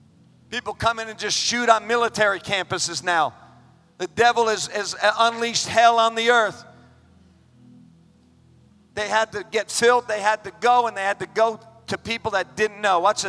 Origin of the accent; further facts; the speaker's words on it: New York, United States; I grew up in New York, man. I grew up in New York.